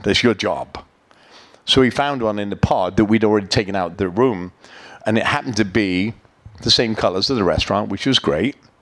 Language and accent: English; England, United Kingdom; moved away as an adult; I came from England. I was married. Annalise was about 4 months old. We lived in a hotel.